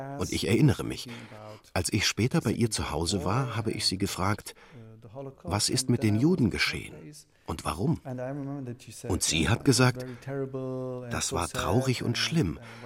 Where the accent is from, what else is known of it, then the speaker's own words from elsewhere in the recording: Berlin, Germany; Ich bin in Wilmersdorf aufgewachsen, in einem absolut durchschnittlichen Viertel. Aber als ich klein war, lebten dort noch viele ältere Menschen, die den Krieg überlebt haben.